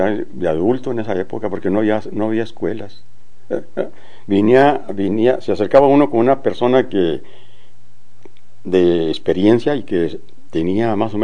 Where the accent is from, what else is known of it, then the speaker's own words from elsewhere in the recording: Rodeo, Durango, Mexico; Que es un municipio que tiene muchos pueblitos alrededor, pero yo nací en el Rodeo. Y pues allí viví mucho tiempo, hasta que me hice ya adulto, viejo. Me casé en el mismo lugar.